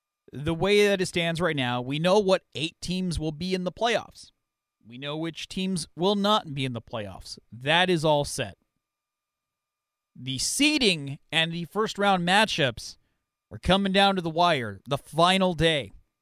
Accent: San Francisco, California, United States; Can't root for an LA team? Come on. I'm from the Bay Area, San Francisco.

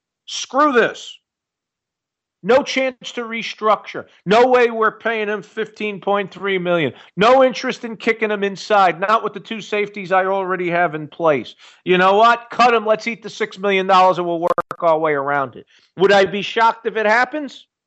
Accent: New York, United States; Do I have any guarantees or any insight truly, despite being a New Yorker, and how this all shakes out?

